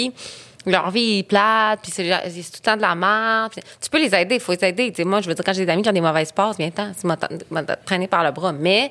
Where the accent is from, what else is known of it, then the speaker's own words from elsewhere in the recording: Quebec, Canada; Je viens du Bas-Saint-Laurent.